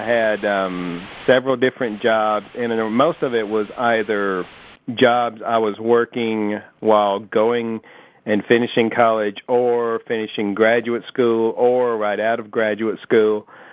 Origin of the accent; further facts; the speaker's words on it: Russellville, Alabama, United States; If I tell somebody that, oh, I'm from Russellville, Muscle Shoals, Florence area, they'll go, I have no idea where that is.